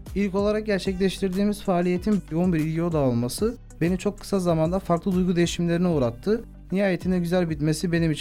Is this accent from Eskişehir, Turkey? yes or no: no; Tutak, Ağrı Province, Turkey; now in İzmir, Turkey; Aslen Ağrı Tutaklıyım. İzmir'de ikamet ediyorum.